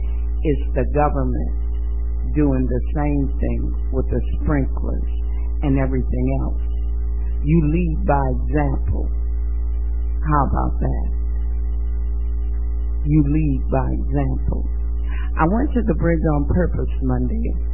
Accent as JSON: {"language": "English", "town": "Dallas", "region": "Texas", "country": "United States", "said": "Dallas City, Texas. I'm a Texan. And I'm here to stay."}